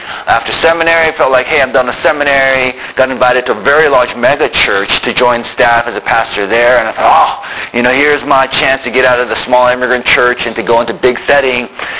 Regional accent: Tokyo, Japan; my wife, Unsho, she grew up in the Philippines. I grew up in Tokyo. We're both missionary kids. And so we met in Chicago, so kind of like all over the world.

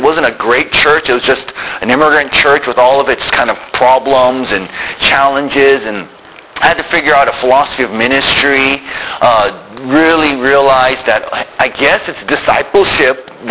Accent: Tokyo, Japan; my wife, Unsho, she grew up in the Philippines. I grew up in Tokyo. We're both missionary kids. And so we met in Chicago, so kind of like all over the world.

